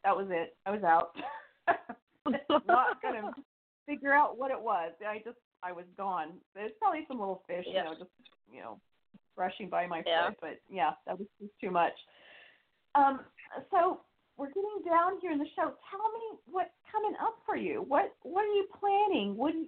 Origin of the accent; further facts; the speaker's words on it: California, United States; And I love San Francisco. That's near my hometown.